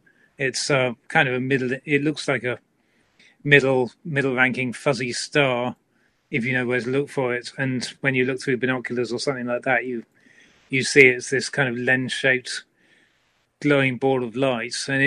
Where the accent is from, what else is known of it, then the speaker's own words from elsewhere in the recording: United Kingdom; being a Brit, I kind of think in Celsius most of the time.